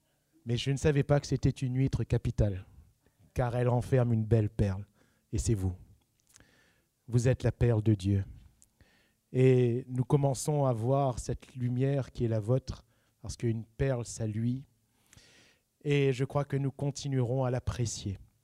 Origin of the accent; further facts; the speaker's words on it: Réunion, France; Nous sommes réunionnais et la Réunion est connue dans le monde francophone, français, est connue pour sa générosité.